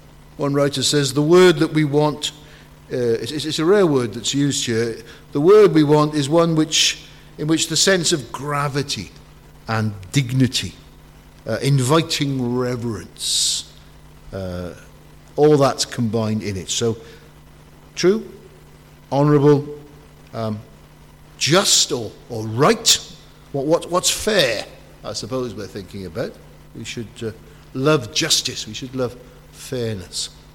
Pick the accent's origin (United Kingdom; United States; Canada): United Kingdom; Wales; I'm from Wales, so we don't tend to get up to the Lake District.